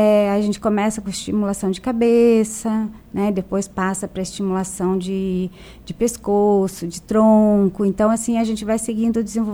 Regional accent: Itararé, São Paulo, Brazil; now in Urussanga, Brazil; Eu sou de Tararé, é interior de São Paulo. Itararé. Mas eu moro aqui há 30 anos.

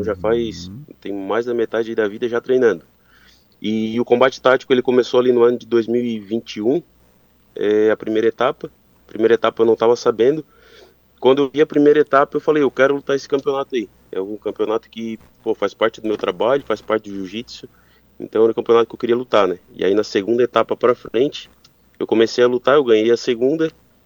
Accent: Criciúma, Santa Catarina, Brazil; Isso, sou aqui do sul, sou de Criciúma mesmo, né? Trabalho aqui e moro aqui.

